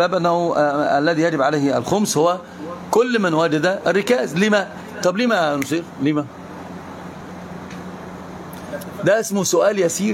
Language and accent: Arabic; Egypt; لا الأفعال عندنا في مصر أي أفعال اللغة العربية ما نرجع بيها،